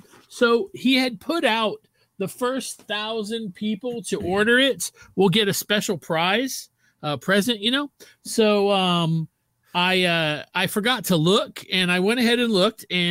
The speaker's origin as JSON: {"language": "English", "town": "Atlanta", "region": "Georgia", "country": "United States", "said": "Although I'm from Atlanta and we don't drink Coke here anymore."}